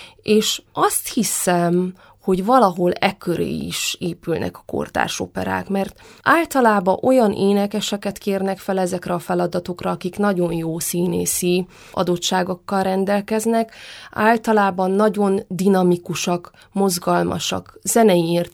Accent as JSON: {"language": "Hungarian", "region": "Székely Land", "country": "Romania", "tie": "born or raised there", "said": "mivel én Székelyföldön töltöttem a gyerekkoromat, ezért volt a tarsolyomban már egy regionális dialektus"}